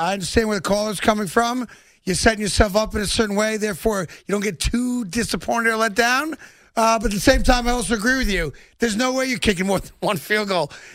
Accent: New Rochelle, New York, United States; also born or lived in Bronx; I grew up in New Rochelle, but I started in the Bronx.

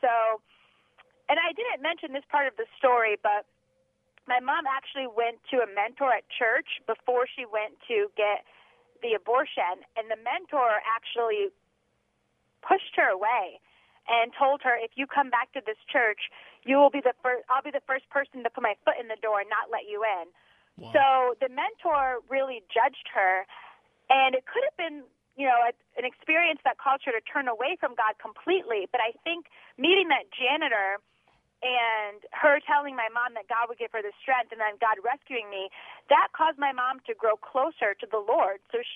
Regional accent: Connecticut, United States; I'm from Connecticut, and this is a very pro-abortion state

